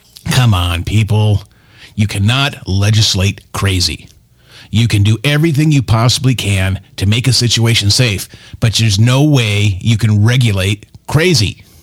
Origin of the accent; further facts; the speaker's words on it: Tucson, Arizona, United States; both me and Miss Stephanie, you know, we're from Tucson. We love this town. I've been here since the early 70s.